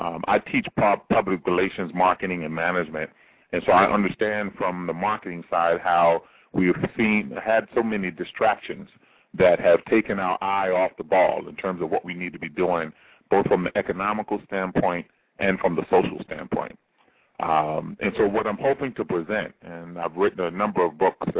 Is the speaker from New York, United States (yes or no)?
yes; Peekskill, New York, United States; now in Detroit, United States; Westchester County, New York, Peekskill.